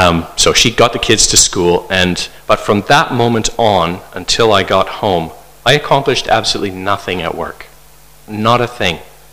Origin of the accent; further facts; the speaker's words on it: Canada; how are they going to know that I'm Canadian? And then I thought, well, clearly I will have to talk at some point, and I am not good at doing accents, so I think my accent would give me away